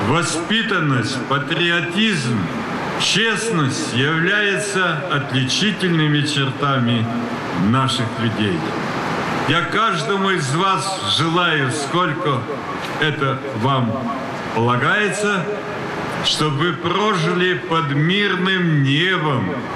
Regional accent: Vinnytsia Oblast, Ukraine; moved away as an adult; я уроженец Винницкой области Восточной Украины, перенесший в годы войны 936 суток фашистского гетто

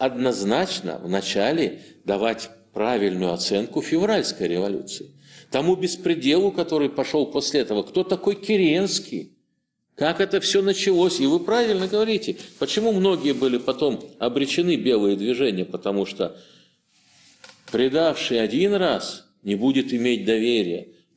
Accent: Siberia, Russia; now in Moscow, Russia; я из провинции ведь человек. Я тогда, это сейчас я москвич, а тогда я сибиряк

